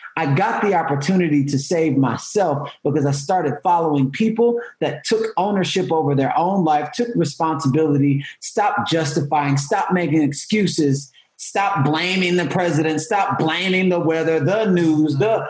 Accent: Houston, Texas, United States; I'm from Houston. So I was there when the tornadoes and the hurricanes hit back to back to back to back.

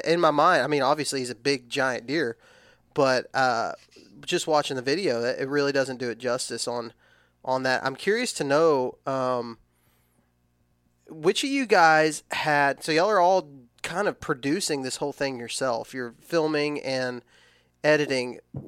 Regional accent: Texas, United States; I'm from Texas, but I still say acorns

